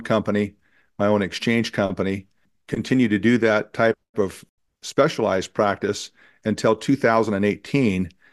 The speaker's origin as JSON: {"language": "English", "region": "Montana", "country": "United States", "tie": "born or raised there", "said": "I'm basically a ranch kid that was born and raised in Montana and went off to law school, came back to Montana."}